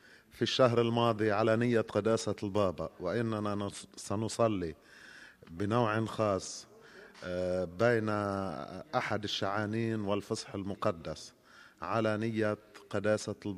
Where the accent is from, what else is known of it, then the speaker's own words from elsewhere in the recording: Lebanon; now in Rome, Italy; أنا بصفتي لبناني وموجود في روما